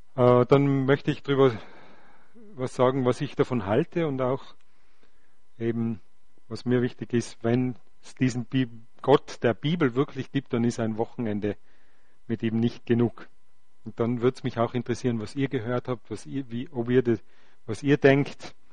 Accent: Austria; Und auch bei uns in Österreich ist es stapelweise in den Buchhandlungen herumgelegen zum Kauf.

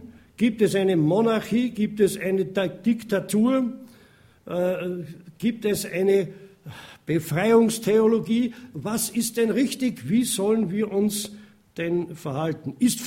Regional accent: Austria; aber wir sind Österreicher, sage ich mal, aber wir sind auch gleichzeitig Bürger im Himmel.

